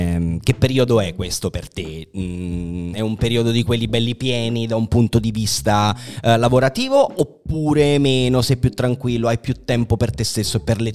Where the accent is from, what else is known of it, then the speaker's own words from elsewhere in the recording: Naples, Campania, Italy; sono napoletano, quindi credo che sia insita questa cosa.